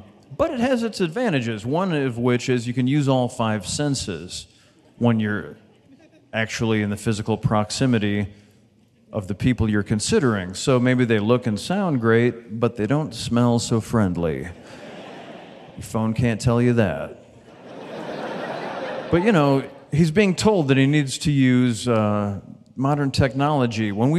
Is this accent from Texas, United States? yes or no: no; Los Angeles, California, United States; Now, I'm from Los Angeles, so I'm going to lay a little 411 on you.